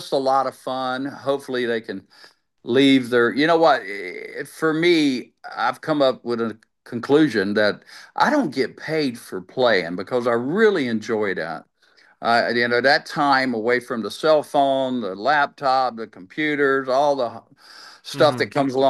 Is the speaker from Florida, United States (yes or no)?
yes; Florida, United States; I'm from Florida.